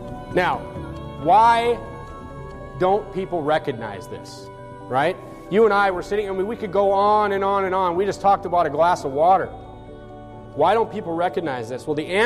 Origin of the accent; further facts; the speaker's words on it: North Dakota, United States; I'm from North Dakota. We go ice fishing. We drive on lakes and we drill a hole through the ice and we drop a line and we fish.